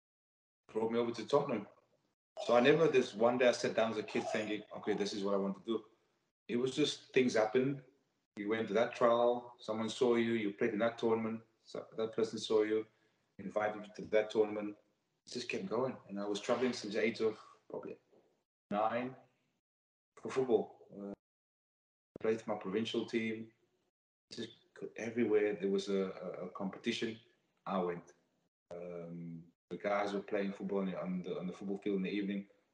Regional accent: Cape Town, Western Cape, South Africa; the environment I grew up in South Africa and Cape Town

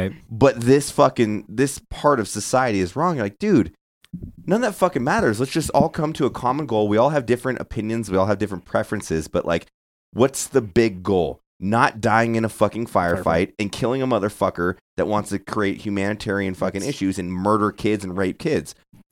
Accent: Santa Barbara, California, United States; He grew up in San Luis Obispo, and I'm from Santa Barbara.

